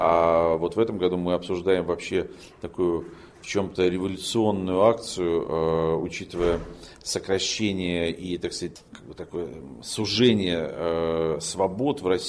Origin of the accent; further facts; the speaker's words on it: Lviv, Lviv Oblast, Ukraine; now in Prague, Czechia; В чем-то Прага напоминает мне мой родной город Львов, в котором я родился.